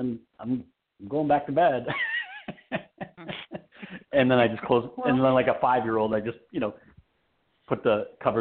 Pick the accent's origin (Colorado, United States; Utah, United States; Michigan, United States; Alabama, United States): Michigan, United States; And I was just like, I'm from Michigan. I'm over this, you know